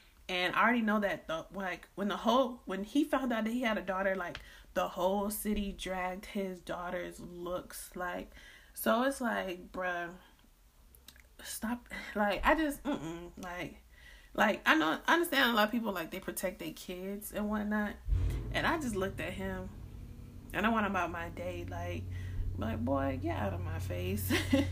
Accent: United States; Cause I mean, it's part of me, you know, I grew up in America. It's part of me. I mean, there's a reason why my family came to America.

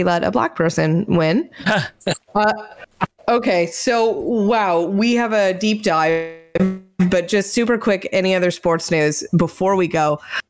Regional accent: Markham, Ontario, Canada; I believe Jamal Murray is from my hometown as well.

